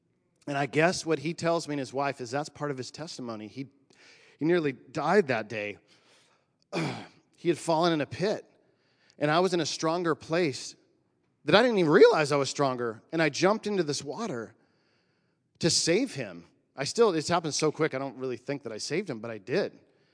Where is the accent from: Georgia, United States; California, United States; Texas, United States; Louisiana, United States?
California, United States; But it was about 25 years ago, and I grew up in the NorCal Mountains. I'd go there and then Santa Cruz and stuff like that.